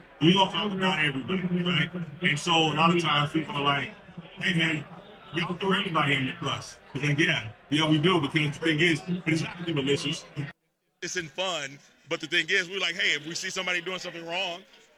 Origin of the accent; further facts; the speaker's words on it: Texas, United States; Now I'm from Texas, so you know football is